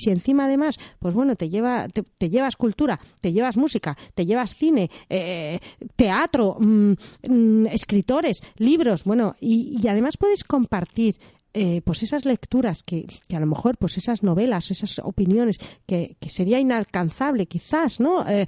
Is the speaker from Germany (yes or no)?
yes; Germany; Spanish is a second language; yo, como alemana que soy, pues me recuerda muchísimo a Suiza, me recuerda muchísimo a Alemania, me recuerda, bueno, a mi casa, a mi tierra.